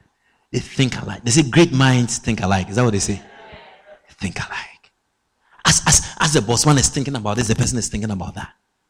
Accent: Ghana; Now, even me as a Ghanaian, and Ghanaians in general, I mean, Lighthouse came from Ghana, even as Ghanaians in general, we struggle with Bishop.

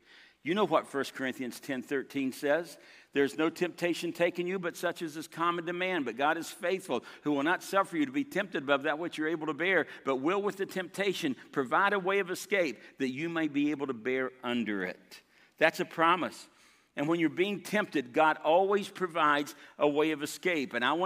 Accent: United States; I get that. I'm American too.

